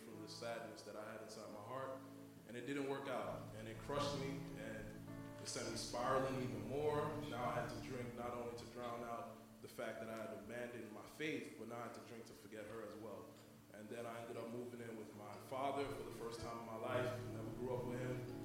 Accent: Brooklyn, New York, United States; I'm 25 years old. I'm also from Brooklyn, New York.

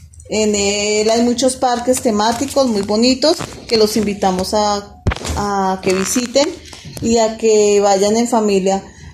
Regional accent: Bogotá, Colombia; Yo nací también aquí en Bogotá hace muchísimo tiempo. Y vivimos desde siempre, yo siempre he vivido aquí en Bogotá.

